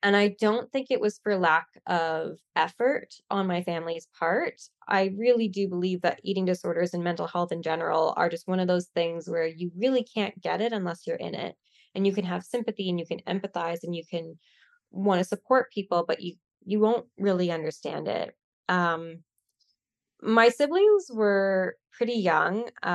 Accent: Canada; I'm from Canada, and I think that everywhere in the world, there's a big gap when it comes to mental health treatment

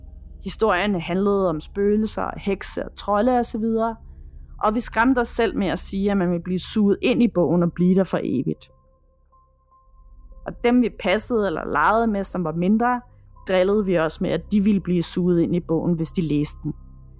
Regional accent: Herlev, Capital Region of Denmark, Denmark; Jeg er fra Herlev

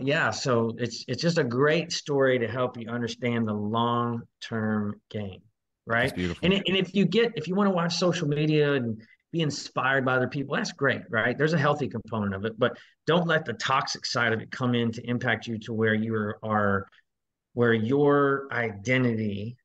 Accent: Kentucky, United States; Yeah, hey, I'm from Kentucky, so don't let me break out some twang.

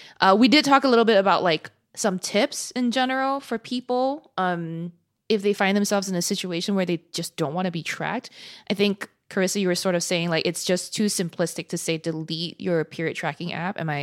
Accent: Singapore; When I grew up in Singapore, like on our local TV shows

